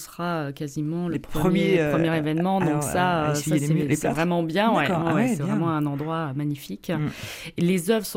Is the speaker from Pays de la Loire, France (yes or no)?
yes; Angers, Pays de la Loire, France; Je venais du Maine-et-Loire, d'Angers, je faisais complètement autre chose.